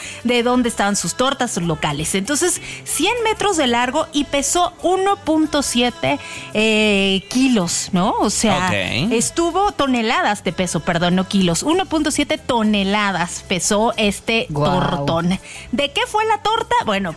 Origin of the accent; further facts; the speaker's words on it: Sinaloa, Mexico; now in Mexico City, Mexico; yo como buena sinaloense, déjenme decirles que siempre me ha conflictuado, a pesar de que llevo muchos años en la Ciudad de México.